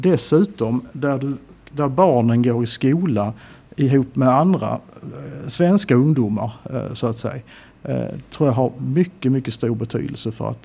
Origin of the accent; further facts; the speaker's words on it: Skåne, Sweden; Jag menar, jag är från Skåne.